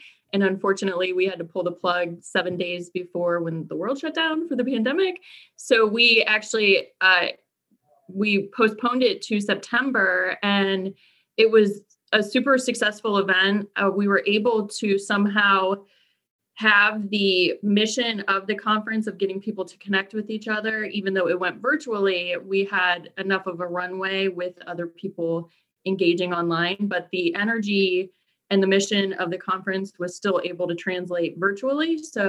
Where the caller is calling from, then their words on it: Burke, Virginia, United States; I am coming to you from Burke, Virginia, which is just about 15, 20 miles from Arlington. So I'm local, but from my home office.